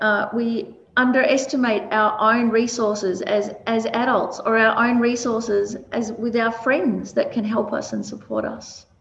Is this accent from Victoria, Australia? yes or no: yes; Melbourne, Victoria, Australia; when I was growing up in Melbourne, lots of Greeks and Italians around